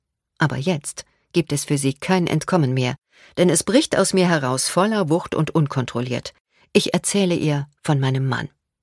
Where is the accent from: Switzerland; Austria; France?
France; Paris, Île-de-France; now in Germany; Kennengelernt haben wir uns in Paris, wo ich aufgewachsen bin.